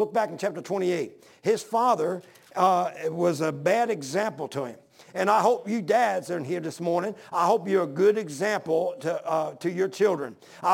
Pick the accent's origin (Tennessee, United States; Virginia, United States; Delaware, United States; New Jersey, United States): Delaware, United States; And I said, well, I'm from Delaware.